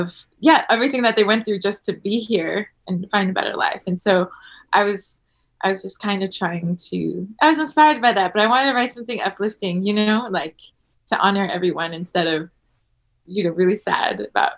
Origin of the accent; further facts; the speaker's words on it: California, United States; Actually, I grew up in the Bay Area, and I played piano and trumpet in orchestras and jazz bands